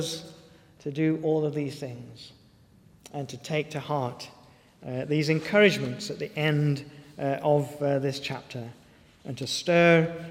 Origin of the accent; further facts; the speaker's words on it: United Kingdom; And we're British, we're polite, we don't like to talk about these things.